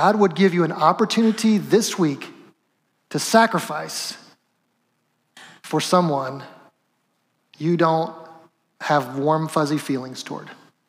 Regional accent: Cicero, Indiana, United States; Are you from like Arcadia, Indiana, that area? I was like, yeah, Cicero.

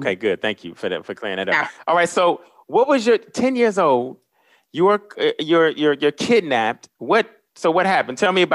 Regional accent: Dayton, Ohio, United States; Everybody knows I'm from Dayton, Ohio, OH10, OH to the dime.

